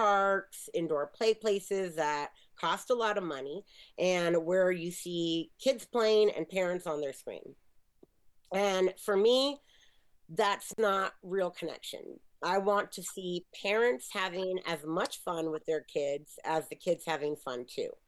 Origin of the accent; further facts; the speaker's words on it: California, United States; I'm from the Bay Area, where we have like the Exploratorium and Children's Museum